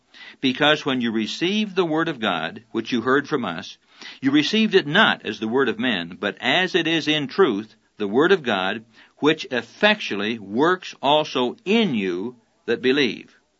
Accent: Neola, Iowa, United States; When I was a kid growing up in Neola, Iowa, population 900, I used to enjoy going down to the town power plant

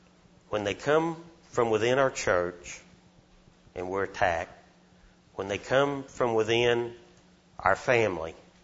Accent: Frederick, United States; we left the church that I grew up in there in Frederick.

